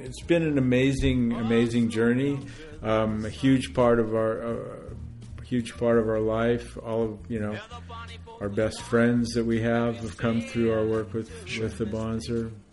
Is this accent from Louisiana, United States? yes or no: no; Pacific Palisades, California, United States; Well, we moved up here in 1966 with my parents. We grew up actually in the Pacific Palisades.